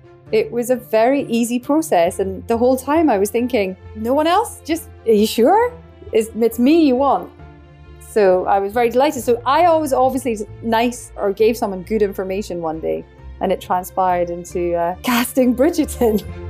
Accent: Scotland, United Kingdom; and I'm Scottish, and I actually share the birthday with Shonda Rhimes.

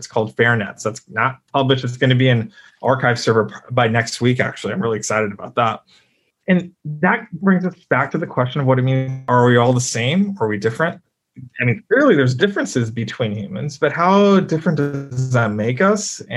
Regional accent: United States; born there; My mom worked out in like the rural areas of India, before I came here. I was born in the United States, but I heard stories about that.

